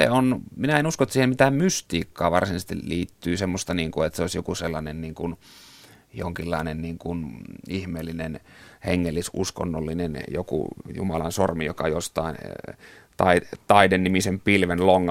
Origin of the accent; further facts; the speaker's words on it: Kainuu, Finland; moved away as an adult; now in Helsinki, Finland; kun minä olen Kainuusta kotoisin ja siellä asunut 20 vuotta ja nähnyt syrjäseutujen elämää Kainuussa